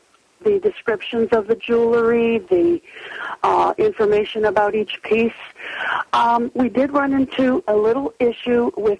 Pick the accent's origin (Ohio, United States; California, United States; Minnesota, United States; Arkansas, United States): Ohio, United States; Cleveland; Yes, I am originally from Cleveland